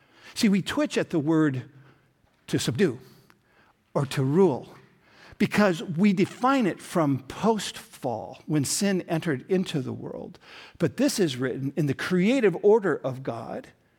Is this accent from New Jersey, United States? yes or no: no; Sioux Falls, South Dakota, United States; also born or lived in Minneapolis, United States; Or I'm from, in my case, Sioux Falls, South Dakota. Yes. At least from my high school years and from Minneapolis in my early years.